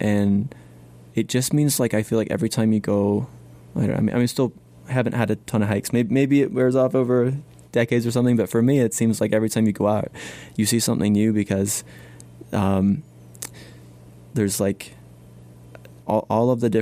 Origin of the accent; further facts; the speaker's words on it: Scotland, United Kingdom; I grew up in Scotland, where it used to be a rainforest environment a long time ago